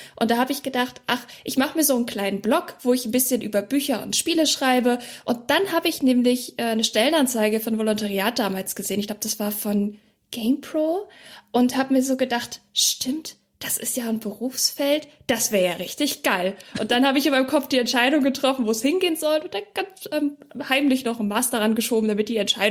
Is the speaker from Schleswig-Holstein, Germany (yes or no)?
yes; Schleswig-Holstein, Germany; ich komme ja aus dem Norden eigentlich, also Schleswig-Holstein, das klingt, als müsste es da liegen.